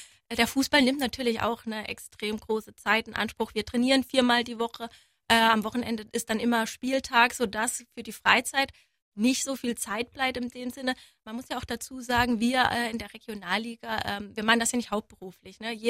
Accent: Zweibrücken, Rhineland-Palatinate, Germany; ich bin ja ein Pfälzermädchen, keine Saarländerin. Ich bin Pfälzerin, komme aus Zweibrücken

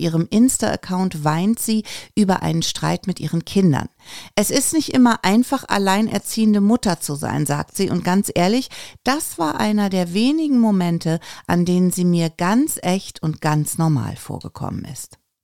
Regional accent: Nettetal, North Rhine-Westphalia, Germany; nach Nettetal, wo ich herkomme.

